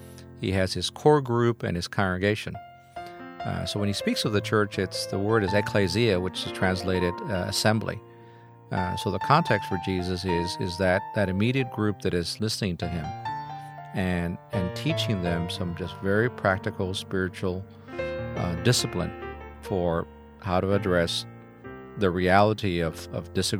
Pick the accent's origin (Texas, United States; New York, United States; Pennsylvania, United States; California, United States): Texas, United States; San Antonio; I grew up in San Antonio